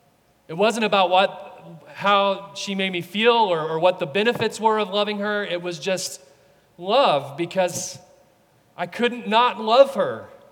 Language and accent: English; Texas, United States; Let me use an example from my home state of Texas, Bluebell ice cream.